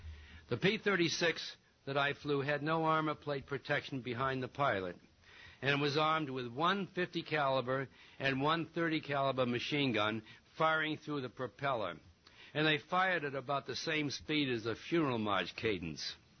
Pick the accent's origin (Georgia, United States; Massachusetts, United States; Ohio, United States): Massachusetts, United States; Boston; reminding me of Tivoli in Copenhagen or Revere Beach outside of Boston, my hometown.